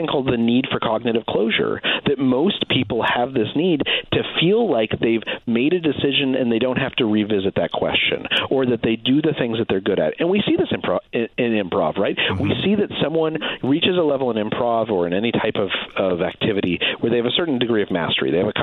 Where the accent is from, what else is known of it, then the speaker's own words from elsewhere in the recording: Albuquerque, New Mexico, United States; I grew up in Albuquerque, New Mexico.